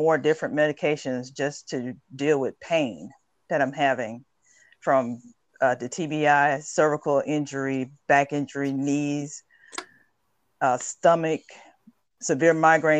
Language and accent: English; Alabama, United States; I'm originally from Alabama, and I'm a disabled veteran.